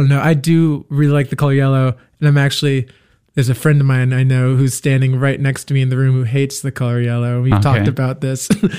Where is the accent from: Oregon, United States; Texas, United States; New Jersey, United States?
Texas, United States; Dallas; moved away as an adult; now in Nashville, United States; I'm from Dallas. I moved to Nashville about 6 years ago